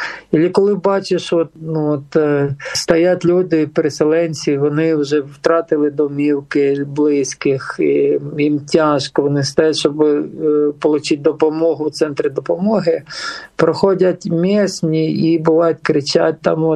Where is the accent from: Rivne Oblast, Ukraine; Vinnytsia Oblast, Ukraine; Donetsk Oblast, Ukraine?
Donetsk Oblast, Ukraine; Donetsk; де узнали, що ми з Донецька, переселенці